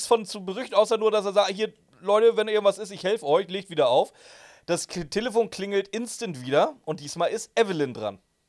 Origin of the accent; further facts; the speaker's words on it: Brazil; German is a second language; Man muss ja wieder eine Extrawurst haben als Brasilianer.